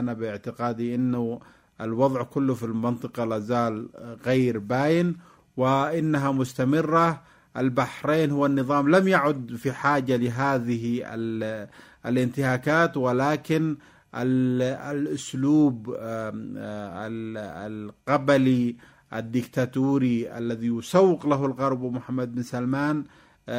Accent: Yemen; لكني لم أدين هذه العملية باعتباري حتى يمني

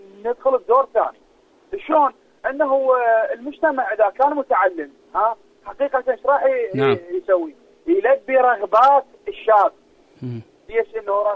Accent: Iraq; أكو عندنا بالعراق

